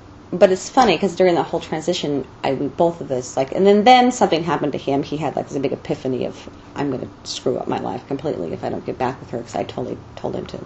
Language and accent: English; Bountiful, Utah, United States; I'm from Bountiful, Utah, which is about 15 minutes north of Salt Lake.